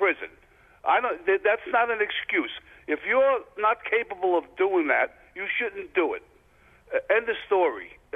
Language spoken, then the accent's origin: English; Staten Island, New York, United States; You know, I grew up in Staten Island